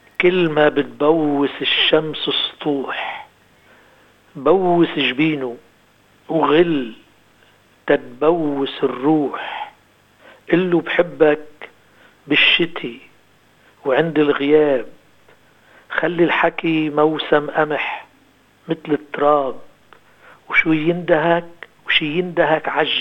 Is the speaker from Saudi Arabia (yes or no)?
no; Bhouaita, North Governorate, Lebanon; بحويتة طبعا هي ضيعتي ومسجلة على تذكرتي، بس هي كمان مسجلة بقلبي، وهي مش بس البيوت ومش بس الطرقات اللي مشيت عليها ومش بس الحقول اللي لعبت فيها، هي كل هالناس يلي ربيت معهم